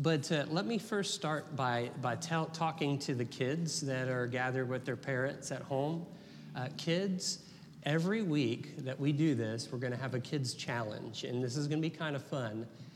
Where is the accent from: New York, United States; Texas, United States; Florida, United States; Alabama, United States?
Florida, United States; When I grew up in Florida, a lot of you know that already. And in Florida, we had a lot of hurricanes out there.